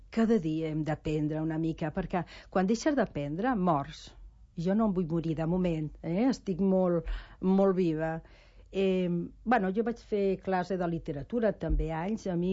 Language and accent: Catalan; Castile and León, Spain; born there; also born or lived in Catalonia; els meus avantpassats són tots del Bierzo, i a mi també vaig néixer al Bierzo, i cada any hi vaig, com a mínim una vegada